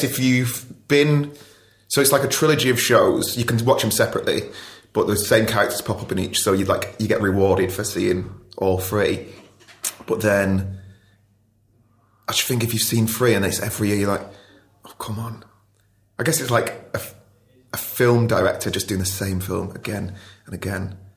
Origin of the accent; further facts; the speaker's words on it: Ashton-under-Lyne, North West England, United Kingdom; So I grew up in Ashton, Tameside.